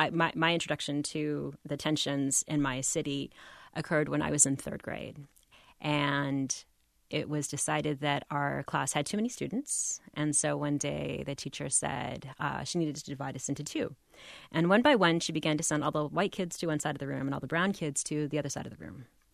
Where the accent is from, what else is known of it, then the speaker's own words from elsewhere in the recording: Corpus Christi, Texas, United States; also born or lived in Maryland; actually born in Maryland, but got to Texas as quick as I could. And yeah, so I had my childhood. I grew up in Corpus Christi